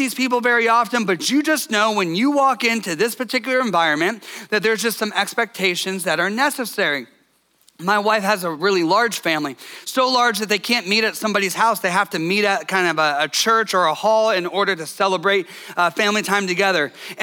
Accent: Columbus, Ohio, United States; For me, I grew up in Columbus, Ohio. My grandparents lived in Cleveland, Ohio

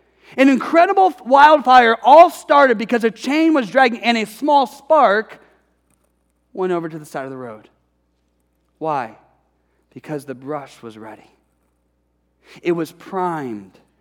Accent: Detroit, Michigan, United States; now in California, United States; You know, I'm from Detroit. We didn't really have wildfires here.

